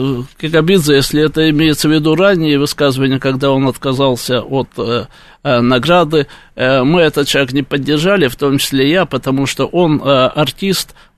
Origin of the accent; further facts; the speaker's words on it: Georgia; я грузин, я за Грузию, я за ее территориальную целостность